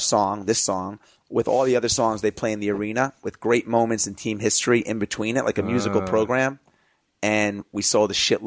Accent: New York, United States; to just expose me to a whole different world that I didn't see growing up in Long Island.

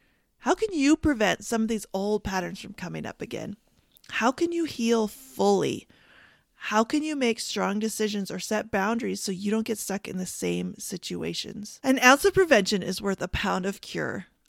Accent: Canada; And I have to laugh at myself because I'm Canadian and saying sorry is about as common as saying eh.

